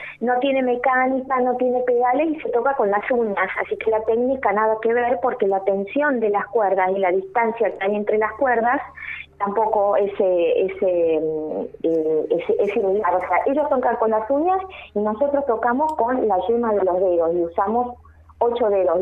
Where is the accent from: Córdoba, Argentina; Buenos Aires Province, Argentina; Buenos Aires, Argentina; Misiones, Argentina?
Córdoba, Argentina; also born or lived in Europe; yo soy cordobesa